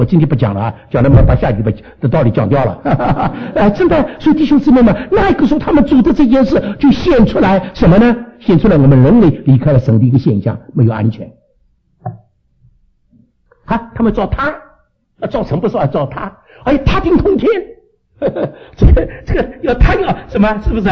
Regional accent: Canada; 显明我们并不比你们美国人差，我们加拿大人也造

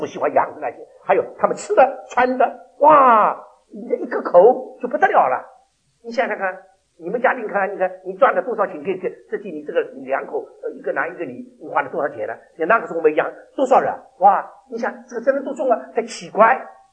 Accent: China; 在我中国人中间各个不同的人生中间给我开门

